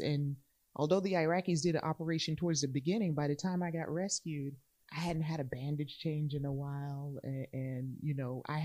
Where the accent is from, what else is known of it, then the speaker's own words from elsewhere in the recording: El Paso, Texas, United States; Fort Bliss, El Paso is my hometown. It was where my dad retired. I grew up in the area and so forth.